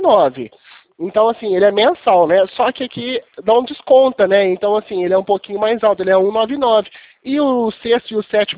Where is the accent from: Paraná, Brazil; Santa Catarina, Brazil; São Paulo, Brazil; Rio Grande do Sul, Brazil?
São Paulo, Brazil; Franca; Eu sou aqui de Franca, São Paulo. Sou do interior.